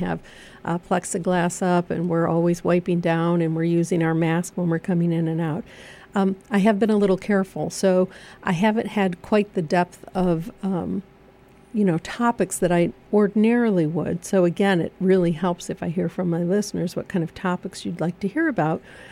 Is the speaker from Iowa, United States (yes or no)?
no; Michigan, United States; So even when I came from Michigan, I thought it was very odd how Pennsylvania did their taxes.